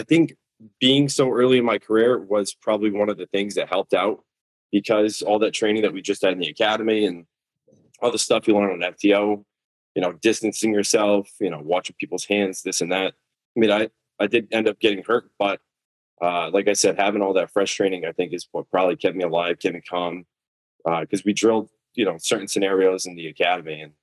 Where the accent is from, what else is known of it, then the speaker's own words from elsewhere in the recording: West Greenwich, Rhode Island, United States; I'm from West Greenwich, Rhode Island